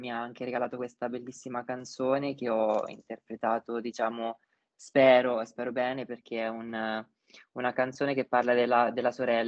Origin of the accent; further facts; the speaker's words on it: Filottrano, Marche, Italy; Io vengo da Pilottrano, no? In provincia di Ancona, nelle Marche, ed è una città molto piccola, molto chiusa